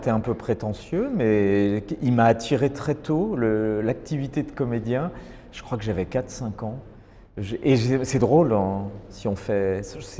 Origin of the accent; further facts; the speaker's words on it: Strasbourg, Grand Est, France; Bah, moi, je viens de Strasbourg et d'où je suis originaire.